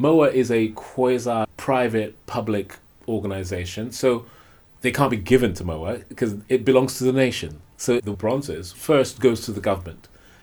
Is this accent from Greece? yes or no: no; United Kingdom; now in Ghana; one of the reasons I moved back to Ghana. I can live in London or New York, or my wife is American, I'm British.